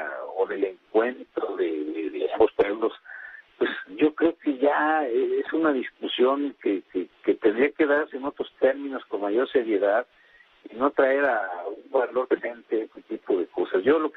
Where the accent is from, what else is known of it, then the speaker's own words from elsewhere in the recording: Mexico; somos mexicanos todos por igual